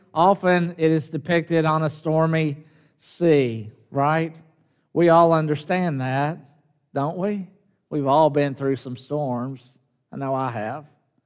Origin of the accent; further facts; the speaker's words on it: Jackson, Tennessee, United States; The one that comes to first to my mind is the one I grew up in Jackson, Tennessee.